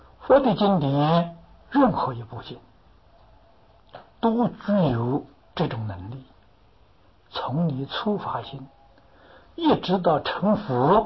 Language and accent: Chinese; China; 譬如我们中国人常读的古文观止啊，这是古人的著作